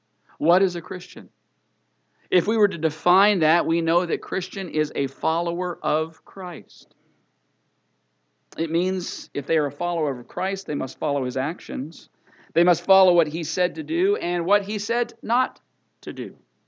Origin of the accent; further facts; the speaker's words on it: Ontario, Canada; I hearken back to the time when I was growing up in Canada